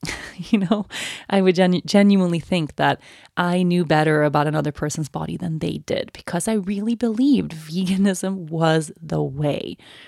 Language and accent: English; Sweden; moved away as an adult; becoming vegan was one of the first changes I made when I turned 18 and I moved away from Sweden.